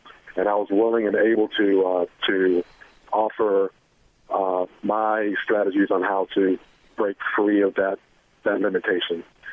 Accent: Houston, Texas, United States; I started off being born and raised in Houston, Texas, in an area called Third Ward

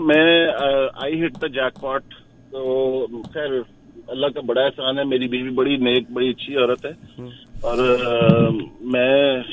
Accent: Punjab, Pakistan; میں پنجابی ہوں

